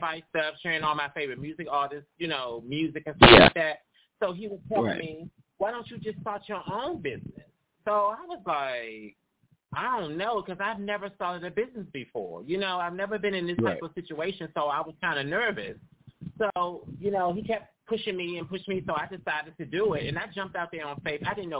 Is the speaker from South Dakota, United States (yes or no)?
no; Washington, District of Columbia, United States; Okay, well, I'm from Washington, D.C., and my business been in for like 3 years.